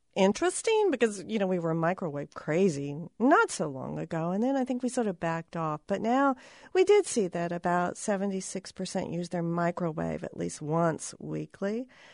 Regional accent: Tennessee, United States; now in Iowa, United States; I'm originally from Tennessee, and I think it was a very important part of my life.

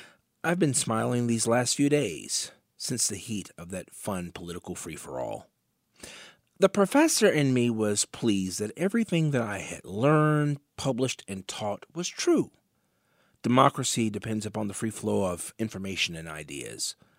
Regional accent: Kentucky, United States; also born or lived in Tennessee; Growing up in Western Kentucky, Northwest Tennessee, I admit that I'm a bit partial to the fabulous barbecue cuisine

